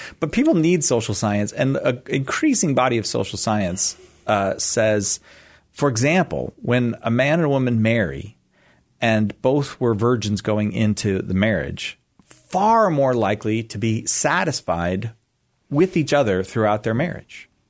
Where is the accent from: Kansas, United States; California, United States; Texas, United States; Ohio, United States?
California, United States; Okay. Well, I'm from California.